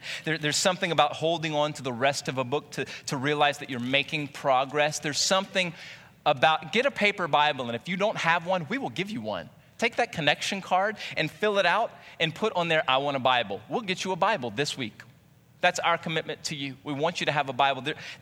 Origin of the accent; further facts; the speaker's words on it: Jennings, United States; Now, I grew up in Jennings, north of Jennings, out in the country, and that was acceptable fare.